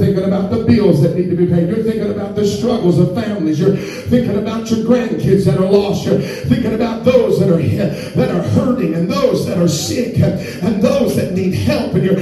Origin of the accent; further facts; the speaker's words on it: Oildale, California, United States; I'm from Oildale, amen, and that's all right.